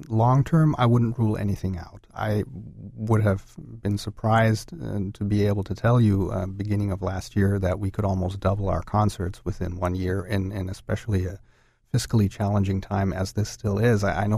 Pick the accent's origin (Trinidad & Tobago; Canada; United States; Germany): Germany; I am from Germany, that's not a secret